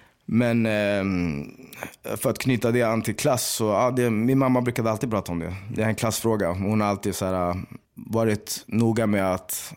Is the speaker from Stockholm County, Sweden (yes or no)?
yes; Stockholm, Stockholm County, Sweden; Du är från Stockholm, va? Jag bara, jo, varför då?